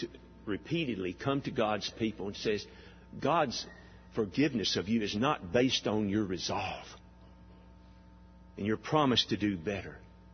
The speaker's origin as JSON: {"language": "English", "region": "Alabama", "country": "United States", "tie": "born or raised there", "said": "My brother and I grew up hunting in Bankhead National Forest."}